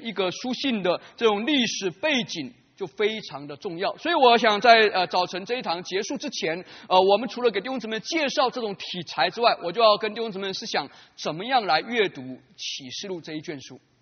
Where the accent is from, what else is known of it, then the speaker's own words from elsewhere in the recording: Taiwan; also born or lived in Taipei; 的时候谈到我自己的家乡啊，因为那是一个在台湾等于与世隔绝的地方啊。